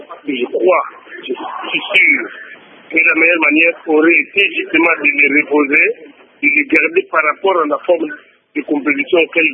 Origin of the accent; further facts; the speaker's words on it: DR Congo; on va en gagner parce qu'on est congolais